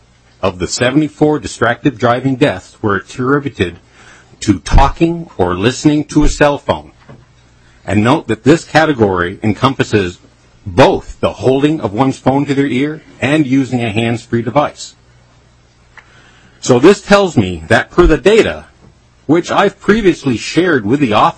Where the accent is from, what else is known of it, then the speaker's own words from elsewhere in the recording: Big Lake, Minnesota, United States; I'm from Big Lake, Minnesota, and I work as an engineering consultant in the nuclear industry